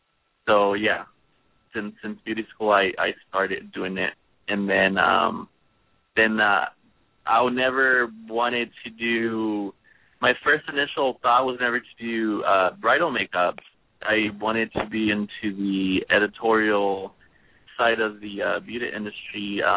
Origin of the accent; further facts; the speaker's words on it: Tustin, California, United States; I am from Orange County, California, Tustin, in Tustin, close to Santa Ana, Irvine area.